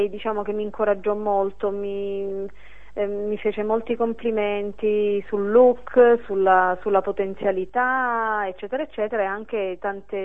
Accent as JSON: {"language": "Italian", "region": "Apulia", "country": "Italy", "said": "ma devo dare degli apporti personali che sono magari il fatto che io provenga dalla Puglia, con i sapori mediterranei, i colori nostri e anche la nostra musicalità."}